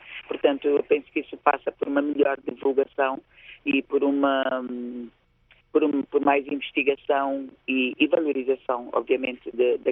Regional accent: Angola; sinto-me orgulhosa como mulher, como angolana e como artista

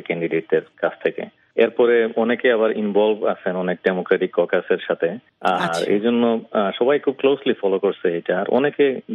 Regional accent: Bangladesh; তো আমরা বাংলাদেশি, আমরা খুবই অ্যাক্টিভ এই এরিয়াতে

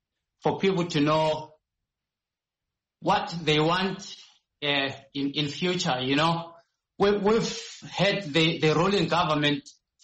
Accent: Matabeleland, Zimbabwe; I come from Matabeleland side, where I've seen a lot of struggle and a lot of marginalization down there.

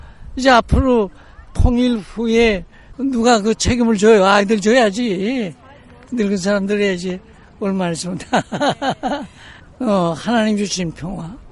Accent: North Korea; now in Atlanta, United States; 나는 본래 이북 사람이고

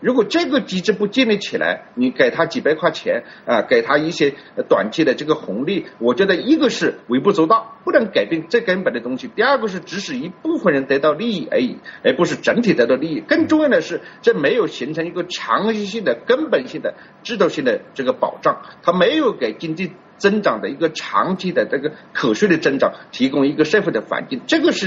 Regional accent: China

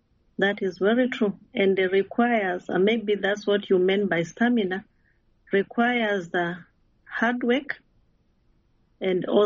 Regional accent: Tanzania; English is a second language; I'm coming from Tanzania. I'm a very straight person.

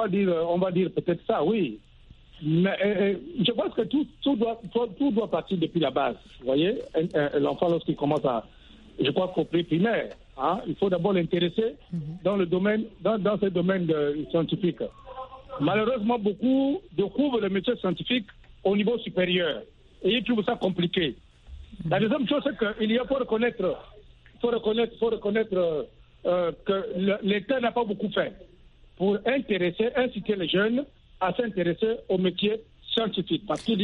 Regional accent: Gabon; Vous savez, chez nous au Gabon par exemple

